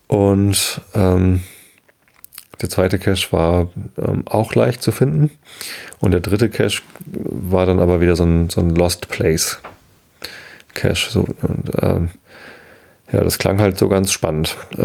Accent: Hamburg, Germany; In meiner Heimatstadt hat der G20-Gipfel stattgefunden

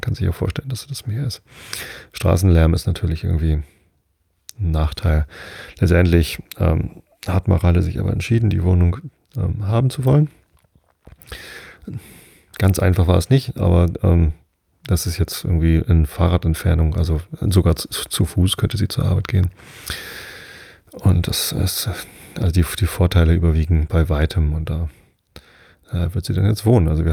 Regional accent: Wistedt, Lower Saxony, Germany; Ich bin ja in Wisted aufgewachsen. Das ist ja nur 2 Dörfer weiter von hier, also südlich von Hamburg.

